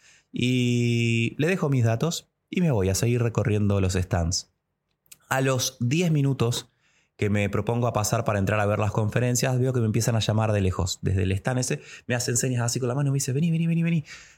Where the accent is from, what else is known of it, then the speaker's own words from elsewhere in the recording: Argentina; now in Mexico; le digo, soy de Argentina.